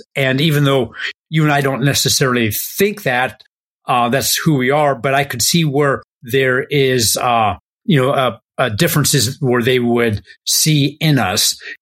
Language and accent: English; United States; We're white. You can't see that, everybody, but we are. We are male. You could probably hear that. We are American. We happen to be in our 50s.